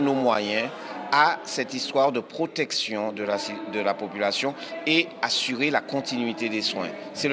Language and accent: French; Martinique, France; avec le regard que nous avons en tant que Martiniquais